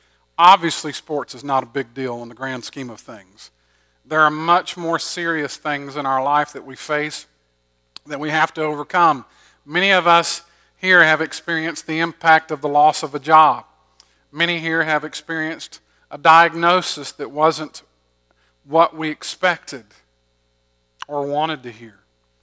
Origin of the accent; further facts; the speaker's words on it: Georgia, United States; Growing up in Georgia, I've been a lifelong Braves fan.